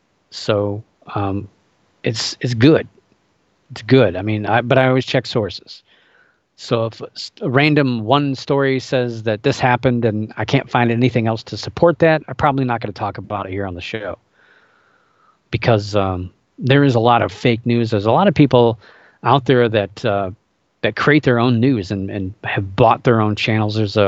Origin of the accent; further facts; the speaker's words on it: Ohio, United States; So I've seen some of these shipwrecks here in my home state of Ohio.